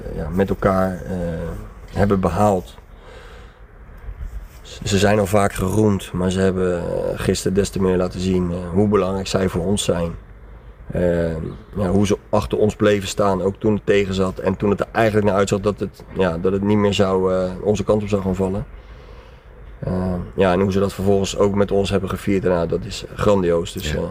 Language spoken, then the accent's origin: Dutch; West Netherlands, Netherlands; Ik kom uit het Westen